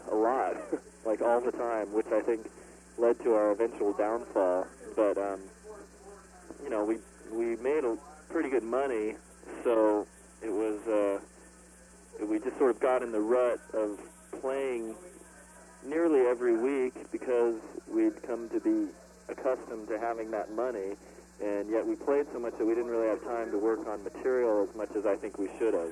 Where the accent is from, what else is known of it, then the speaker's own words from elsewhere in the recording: California, United States; we're from California, and we have friends in New York and everything, and we had just sort of moved up here